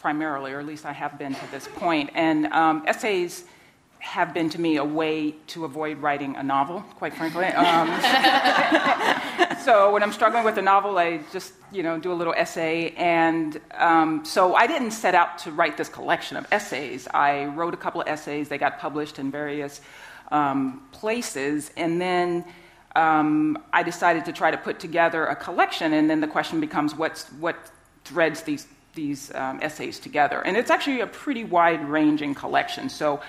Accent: the South, United States; growing up in the South, black people have an expression, you acting womanish.

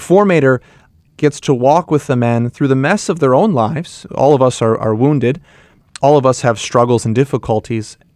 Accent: Joliet, Illinois, United States; I'm from the Diocese of Joliet in Illinois.

